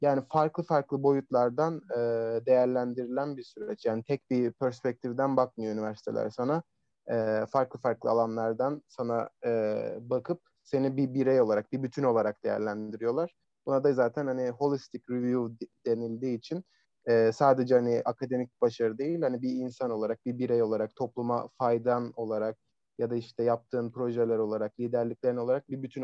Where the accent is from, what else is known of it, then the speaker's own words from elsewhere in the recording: Köyceğiz, Muğla, Turkey; Onun dışında Muğla Köyceğizliyim.